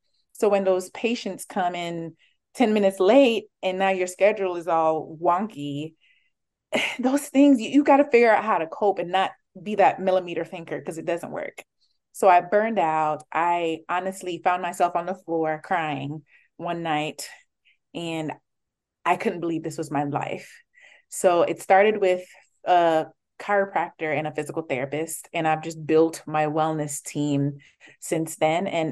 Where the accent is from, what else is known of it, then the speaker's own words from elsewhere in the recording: Jamaica; I think I came from a very conservative background. I am from Jamaica, but more so than the country, it was my religious belief.